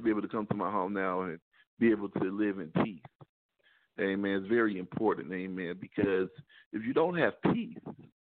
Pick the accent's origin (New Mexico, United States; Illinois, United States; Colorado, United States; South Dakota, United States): Illinois, United States; Chicago; I'm from Chicago. We don't snitch.